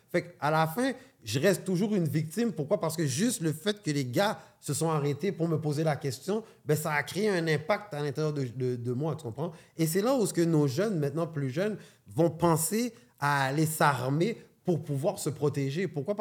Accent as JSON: {"language": "French", "town": "Rivière-des-Prairies", "region": "Quebec", "country": "Canada", "said": "moi, je suis de Rivière-des-Prairies, mais je ne suis pas dans les gangs de rue."}